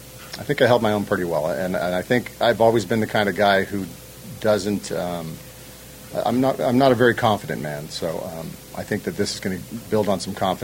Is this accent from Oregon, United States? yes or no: no; Los Angeles, California, United States; it's basically in my hometown, Riviera and Bel Air, so I don't play there a lot